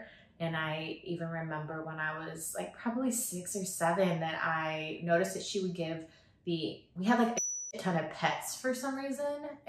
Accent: Newport Beach, California, United States; So I grew up in Newport Beach, California. My parents actually were neighbors and grew up together.

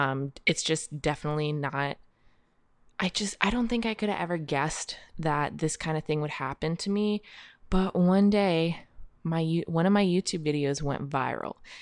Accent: Columbus, Ohio, United States; I am from Columbus, Ohio.

